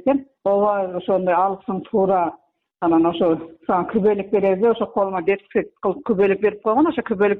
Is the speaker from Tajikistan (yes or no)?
yes; Tajikistan; now in Kyrgyzstan; Тажикстандан келгенмин ана ошол Жолгатав районуна. Жарандык паспорт алыш керек кыргызстандыкка. Мен өзүм ошо арамана туулуп өскөнмүн. Бирок гражданство Тажикстандан алганмын да.